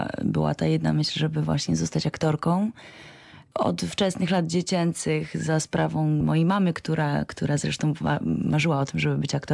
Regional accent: Racibórz, Silesian Voivodeship, Poland; I jestem Ślązaczką, chociaż nie Godą, to wielu mieszkańców Raciborza, a jednak Godo.

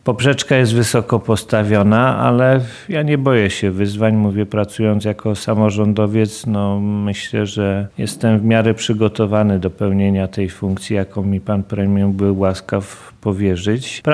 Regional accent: Świętokrzyskie Voivodeship, Poland; Ja wywodzę się z Ponidzia.

